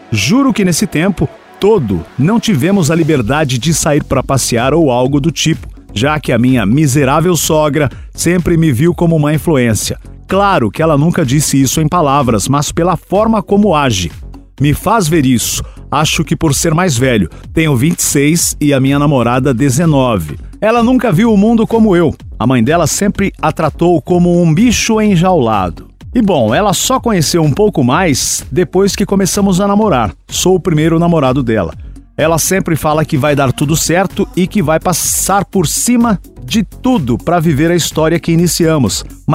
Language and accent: Portuguese; Paraíba, Brazil; moved away; sou paraibano, me mudei há pouco tempo para Mato Grosso, deixei muitas coisas para trás.